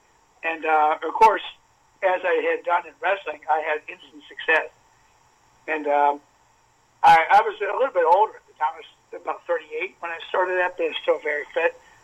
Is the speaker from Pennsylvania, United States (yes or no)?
yes; Carlisle, Pennsylvania, United States; I grew up in Carlisle, Pennsylvania, and I knew from the time I was 12 years old I wanted to be a physical education teacher.